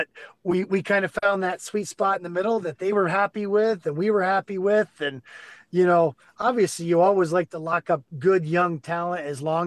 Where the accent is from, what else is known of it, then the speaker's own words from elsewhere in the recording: United States; So to have that, Matt, like, even though I'm American, it's the same thing.